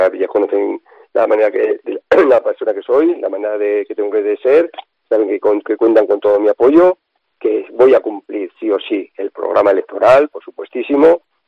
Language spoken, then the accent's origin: Spanish; Valtierra, Navarre, Spain; yo Valtierra ya lo domino, ¿vale? Mi pueblo ya lo domino